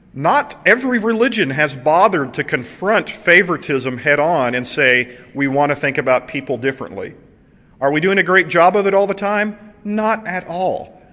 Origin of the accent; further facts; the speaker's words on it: Seminole, Oklahoma, United States; One of my favorite stories, growing up in Seminole, Oklahoma, we knew the local judge there